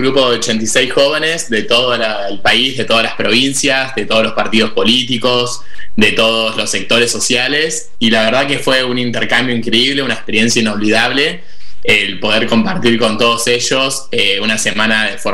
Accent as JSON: {"language": "Spanish", "town": "Ushuaia", "region": "Tierra del Fuego", "country": "Argentina", "said": "de Tierra del Fuego, de Ushuaia, la ciudad de Ushuaia."}